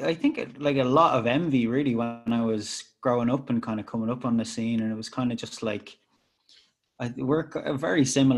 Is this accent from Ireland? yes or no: yes; Ireland; you know what, I'm Irish and I make tunes and I make art and I'm here